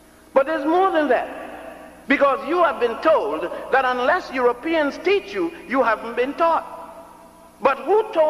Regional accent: Puerto Rico; also born or lived in Ethiopia / Virgin Islands / Cuba / Brazil; I was born in Ethiopia, grew up in Puerto Rico and the Virgin Islands, and Cuba and Brazil.

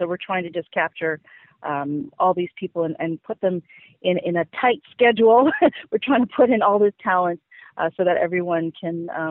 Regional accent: Montreal, Quebec, Canada; I grew up in Montreal, so I speak French, and I also learned Spanish in university and taught Spanish actually in Jamaica.

